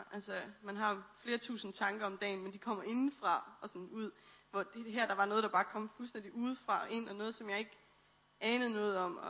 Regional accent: Randers, Central Denmark Region, Denmark; der flytter jeg tilbage til Randers, hvor jeg kommer fra.

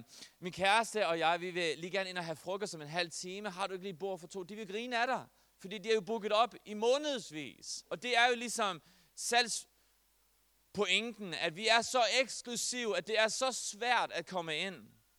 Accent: Herning, Central Denmark Region, Denmark; jeg er fra Herning. Hvilket jeg godt sidder at komme fra.

